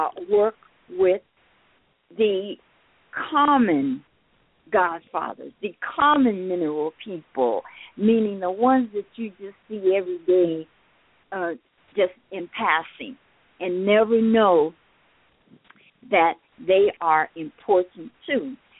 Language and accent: English; Phoenix, Arizona, United States; born there; Actually, sister, I was born here in Phoenix as